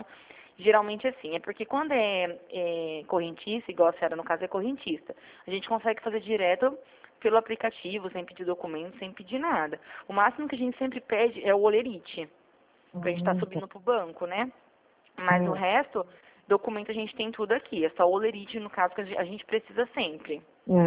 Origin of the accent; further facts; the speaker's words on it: Presidente Prudente, São Paulo, Brazil; Eu sou de Prudente.